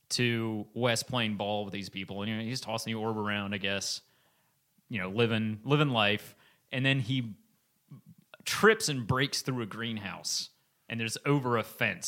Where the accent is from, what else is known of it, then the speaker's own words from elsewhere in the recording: Alabama, United States; I grew up 30 minutes outside of Montgomery.